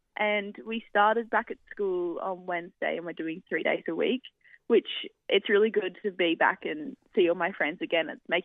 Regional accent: Jindabyne, New South Wales, Australia; I think growing up in Jindabyne, everyone kind of has all the fundamentals

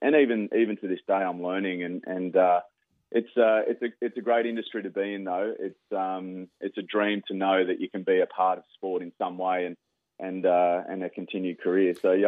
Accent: Sydney, New South Wales, Australia; as I said, I grew up in Sydney and very, very close to the game.

